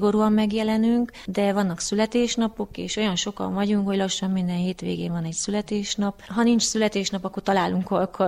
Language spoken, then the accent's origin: Hungarian; Odorheiu Secuiesc, Harghita, Romania; Én a városba Udvarhelyen nőttem fel, azóta Udvarhelyen nagyon nagy lett a forgalom.